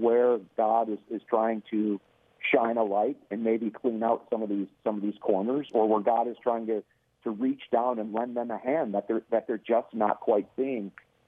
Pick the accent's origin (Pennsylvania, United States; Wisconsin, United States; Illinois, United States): Wisconsin, United States; I was born and raised in Wisconsin Lutheran, and I don't know what I am now.